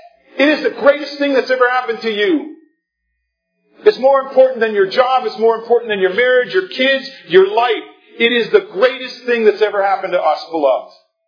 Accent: Canada; We're young, we're Canadian

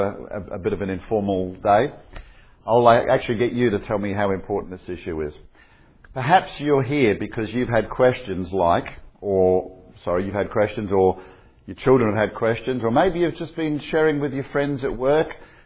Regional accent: Australia; I've got a deep southern accent because I'm from Australia.

